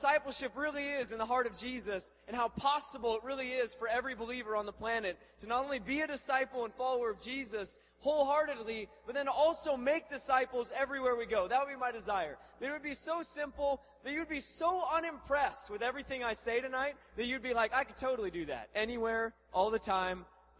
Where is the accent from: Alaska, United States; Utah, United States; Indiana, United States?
Alaska, United States; I'm from Alaska, and we moved to where she's from here